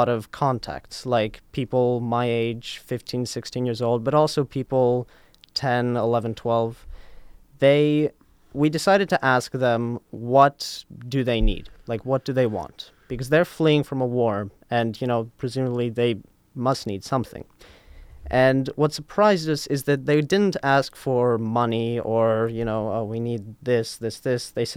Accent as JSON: {"language": "English", "town": "Chicago", "region": "Illinois", "country": "United States", "tie": "born there", "said": "I was born in Chicago, Illinois."}